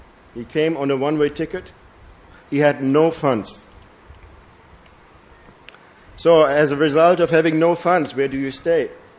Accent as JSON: {"language": "English", "country": "Germany", "said": "I'm from Germany, so I cannot tell you from the time Prabhupada started in America. But I can tell you the conditions Krishna consciousness started in Germany."}